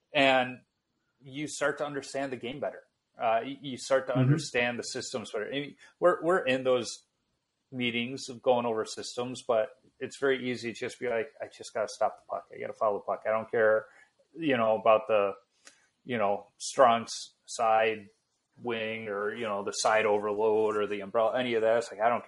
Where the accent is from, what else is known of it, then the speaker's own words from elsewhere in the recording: Chicago, Illinois, United States; So I grew up in Chicago. We had to go to the zoo to see cows.